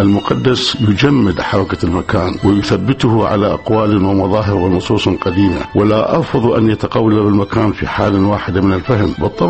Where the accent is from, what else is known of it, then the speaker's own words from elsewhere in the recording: Iraq; moved away; عودتي جعلتني أبحث عن خصوصياتي في بغداد والبصرة والقنا وقريتي، حيث زرت الأمكنة التي أنضجتني.